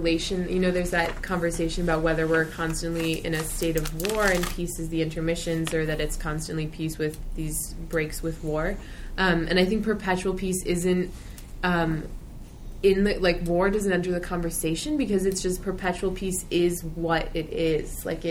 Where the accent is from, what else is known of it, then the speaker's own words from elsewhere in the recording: New Haven, Connecticut, United States; I'm from New Haven, Connecticut. I go to Haverford.